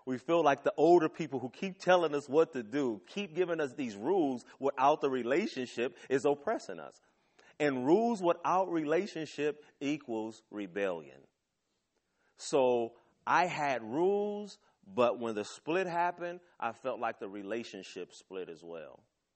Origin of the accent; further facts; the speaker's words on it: Oakland, California, United States; because I grew up in East Oakland.